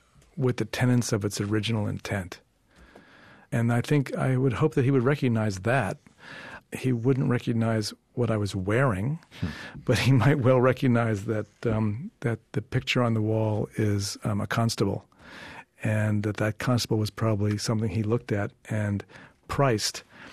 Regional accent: New York City, New York, United States; born there; So am I. I was born in the Bronx.

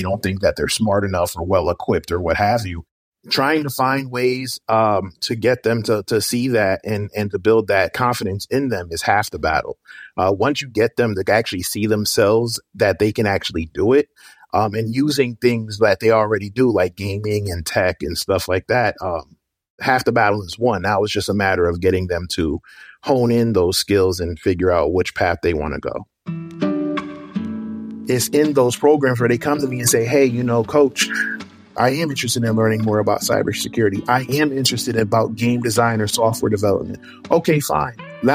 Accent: Suwanee, Georgia, United States; I am from Sewanee, Georgia

